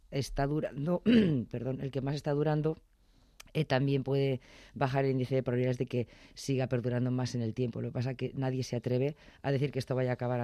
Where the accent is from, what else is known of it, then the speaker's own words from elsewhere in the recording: Estella, Navarre, Spain; mira, en Estella, en mi pueblo, ahí está el río Ega